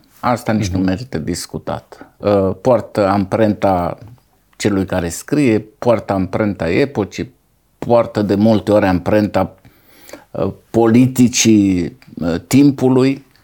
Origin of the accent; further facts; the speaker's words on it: Câmpulung Moldovenesc, Suceava County, Romania; Când am fost la Câmpul Moldovenesc, orașul meu natal, la aniversarea 100 de ani a Bisericii Adventiste de acolo.